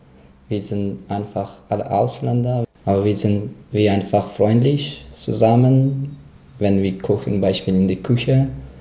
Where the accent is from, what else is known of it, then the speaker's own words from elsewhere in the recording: Afghanistan; now in Munich, Germany; ich komme aus Afghanistan, bin ich seit 4 Jahren in München, in Deutschland.